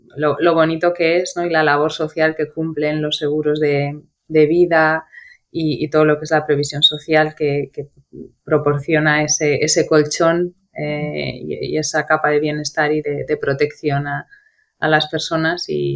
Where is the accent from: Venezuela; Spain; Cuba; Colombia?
Spain; Madrid, Community of Madrid; soy de Madrid, gata por los cuatro costados además. Nací aquí, me crié aquí, estudié aquí, si bien es cierto que bueno, literalmente el día que hice mi último examen de la carrera, ese día cogí un avión a las 2 horas. Y me fui a vivir fuera